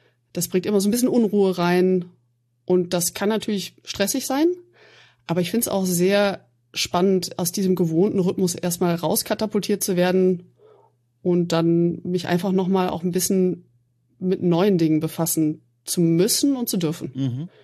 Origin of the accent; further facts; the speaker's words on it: Aachen, North Rhine-Westphalia, Germany; Ich komme aus Aachen. Und wenn man aus Aachen kommt, dann ist man erstmal schon mal generell sehr empört, wenn man woanders hinzieht